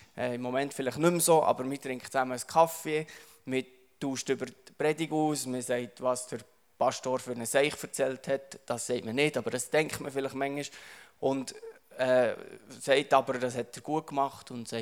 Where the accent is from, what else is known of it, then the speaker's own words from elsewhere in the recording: Adelboden, Bern, Switzerland; now in Liebefeld, Switzerland; Ich bin ursprünglich aus Adelboden, bin dort aufgewachsen. Da bin ich ein bisschen stolz drauf. No. Fühle mich immer auch noch ein bisschen verbunden. Wohne jetzt im Liebefeld.